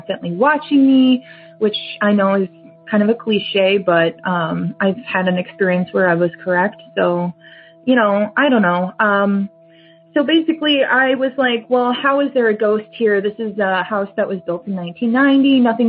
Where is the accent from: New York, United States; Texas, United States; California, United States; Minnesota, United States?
Minnesota, United States; I'm from Minnesota.